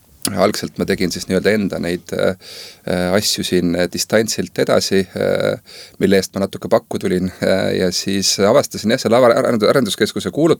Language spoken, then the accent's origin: Estonian; Põlva, Põlva County, Estonia; now in Saaremaa, Estonia; me oleme tegelikult pärit jah, nii-öelda Lõuna-Eestist, Tartust, preelavad nad praegult, aga mina isegi tulen täitsa Põlvast.